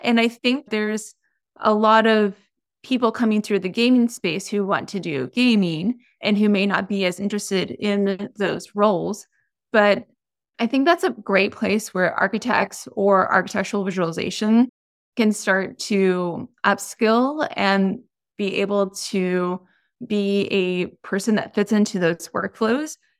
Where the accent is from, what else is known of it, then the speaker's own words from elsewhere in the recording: Texas, United States; moved away as an adult; also born or lived in New York; now in Los Angeles, United States; Since I was originally from Texas, after many years, I could not mentally and physically handle the winters there.